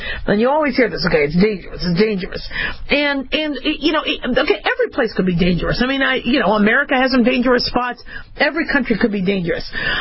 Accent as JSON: {"language": "English", "town": "Las Vegas", "region": "Nevada", "country": "United States", "tie": "born or raised there", "said": "I grew up in Las Vegas, Nevada. So I knew this city pretty well"}